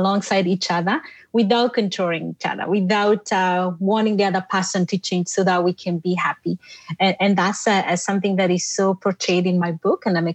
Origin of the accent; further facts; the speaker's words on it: Kenya; moved away; Originally, I came from, as you know, Dr. Tammy, I came from Kenya. So I came to study here and I got married and started life here.